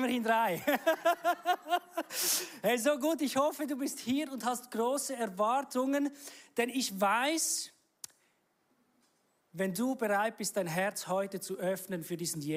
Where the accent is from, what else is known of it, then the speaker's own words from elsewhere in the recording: Walenstadt, St. Gallen, Switzerland; also born or lived in Zürich; Ich bin aufgewachsen in Walenstadt, habe dann ein Auslandjahr gemacht oder 10 Jahre in Zürich.